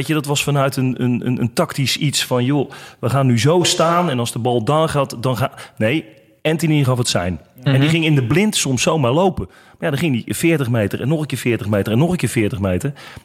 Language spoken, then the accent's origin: Dutch; Netherlands; Hoe Amerikaanse sporters te beïnvloeden zijn door een coach, geloven wij bijna niet als Nederlanders.